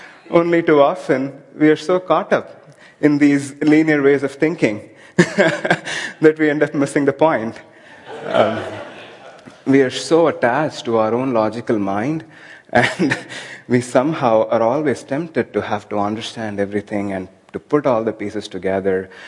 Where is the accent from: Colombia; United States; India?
India; growing up in India